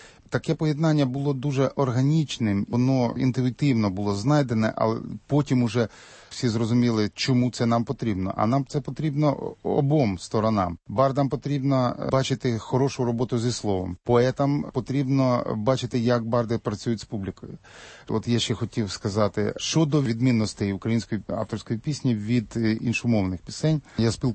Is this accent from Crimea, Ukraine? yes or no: no; Kryvyi Rih, Dnipropetrovsk Oblast, Ukraine; Мені дуже приємно, бо це мій земляк, я теж з Кривого Рогу родом.